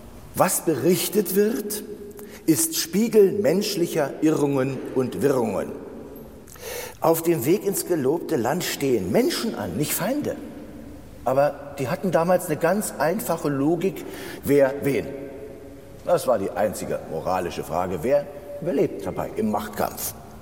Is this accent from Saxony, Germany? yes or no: no; Wittenberge, Brandenburg, Germany; born there; also born or lived in Altmark; Ich bin in Wittenberge geboren, liegt auch an der Elbe.